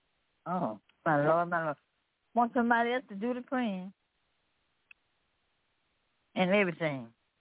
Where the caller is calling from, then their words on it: Memphis, Tennessee, United States; Yeah, this is, I'm coming from Memphis, Tennessee.